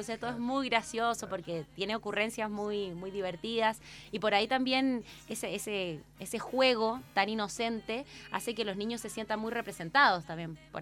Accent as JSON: {"language": "Spanish", "region": "Mendoza", "country": "Argentina", "said": "nosotros como mendocinos"}